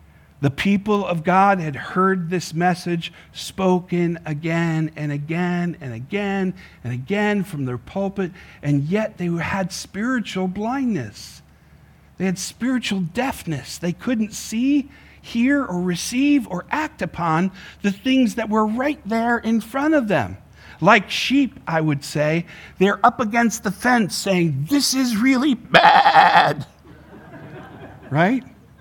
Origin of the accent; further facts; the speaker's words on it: Woodbury, Connecticut, United States; when I was a kid growing up in Woodbury, Connecticut, I worked on a sheep farm with some friends.